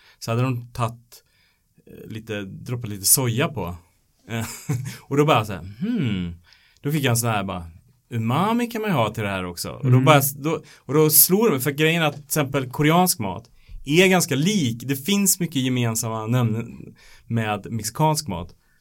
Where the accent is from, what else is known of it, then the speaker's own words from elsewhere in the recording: Sweden; lättare att se som mig som svensk